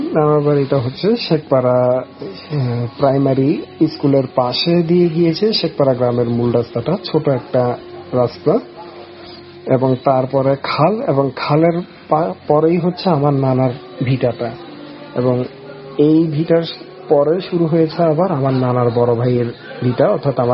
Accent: Chittagong, Chittagong Division, Bangladesh; আমার গ্রামের বাড়ি এবং শহরের চট্টগ্রামে আমার নিজের বাড়ি

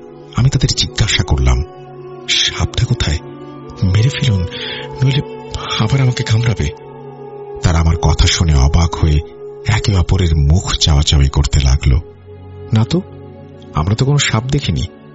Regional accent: Comilla, Chittagong Division, Bangladesh; আমি কুমিল্লার বাসিন্দা

